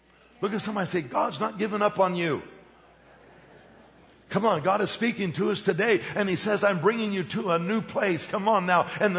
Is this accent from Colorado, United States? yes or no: yes; Colorado, United States; Oh, I'm from Colorado. I don't know about porcupine meatballs.